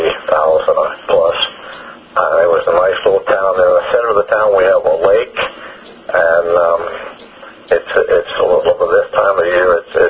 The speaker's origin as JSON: {"language": "English", "town": "Barberton", "region": "Ohio", "country": "United States", "tie": "born or raised there", "also_born_or_lived": "Zanesville", "said": "Well, I was born in Zanesville, Ohio, like you said, and then we moved to Barberton during the Second World War."}